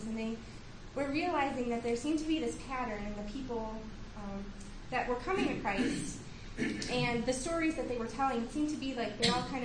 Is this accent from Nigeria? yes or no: no; Cleveland, Ohio, United States; We're from Cleveland, so we've just stayed together.